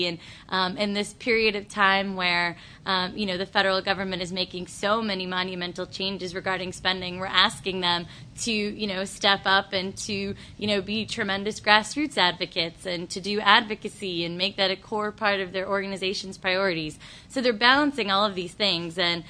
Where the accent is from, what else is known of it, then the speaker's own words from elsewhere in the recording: Massachusetts, United States; I'm from Massachusetts, as some of you know